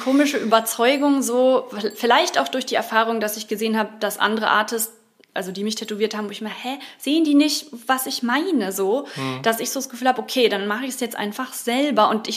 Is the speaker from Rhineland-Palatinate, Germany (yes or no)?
no; Munich, Bavaria, Germany; Naja, also ich bin groß geworden in der Münchner Vorstadt